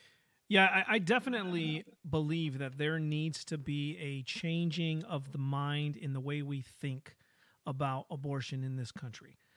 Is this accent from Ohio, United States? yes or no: yes; Cleveland, Ohio, United States; I said, hey, we're from Cleveland area. We go out to Preterm.